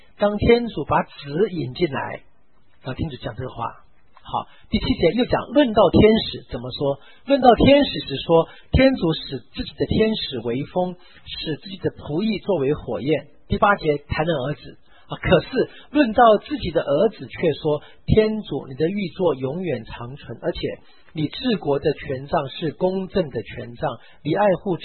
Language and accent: Chinese; China; 我们中国人讲的这个起承转合是非常美的